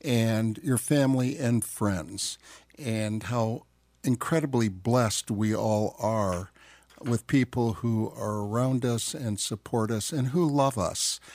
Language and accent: English; Indiana, United States; I grew up in Indiana, and so it was always cold back there.